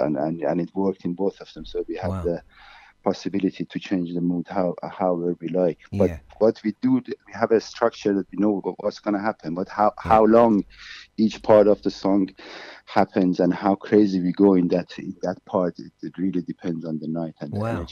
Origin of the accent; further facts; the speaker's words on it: Iran; I'm from Iran.